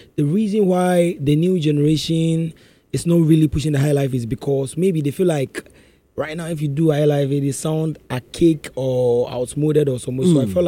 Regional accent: Kumasi, Ashanti, Ghana; I was born and raised in Kumasi, which is the Ashanti region

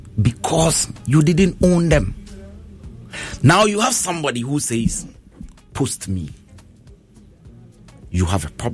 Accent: Ghana; Issues that, as a Ghanaian and as a human being, I think I can also help address.

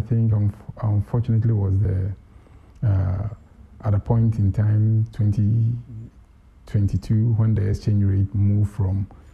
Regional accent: Kumasi, Ashanti, Ghana; Then Ahinsan Estates, Salisbury, because I'm also a Kumasi High School boy.

